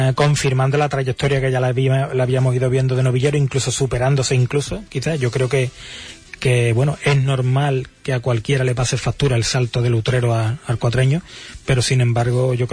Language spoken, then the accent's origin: Spanish; Huelva, Andalusia, Spain; no lo digo yo porque soy de Huelva y lo aprecio